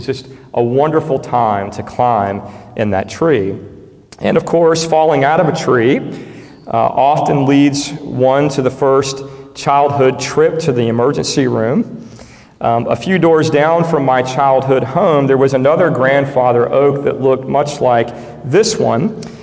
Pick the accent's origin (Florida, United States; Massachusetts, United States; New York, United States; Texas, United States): Florida, United States; Lakeland; One thing great about the neighborhood that I grew up in Lakeland, Florida, is that we had these enormous grandfather oak trees.